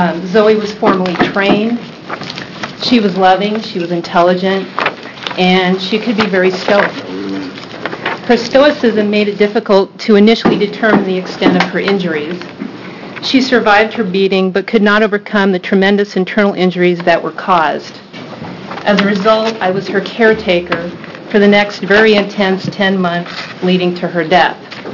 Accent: Bend, Oregon, United States; I'm from Bend, Oregon.

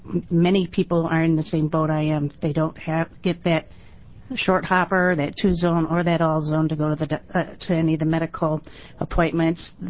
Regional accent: Portland, Oregon, United States; I'm from Portland, Oregon, by the way.

